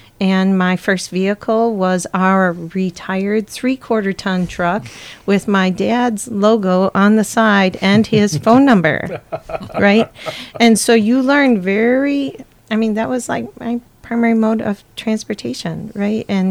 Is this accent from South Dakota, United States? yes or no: yes; Sioux Falls, South Dakota, United States; So I hail from Sioux Falls, South Dakota